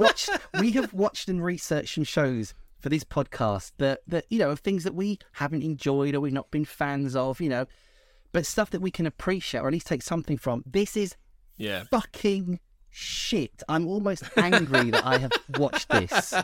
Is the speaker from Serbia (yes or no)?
no; Wales, United Kingdom; I'm from Wales. We don't do any of this over there.